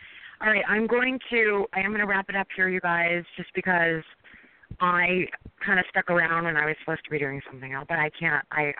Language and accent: English; East Coast, United States; And I'm actually from the East Coast. I mean, I was here as a kid, but freezing, you know, Massachusetts, Connecticut, freezing.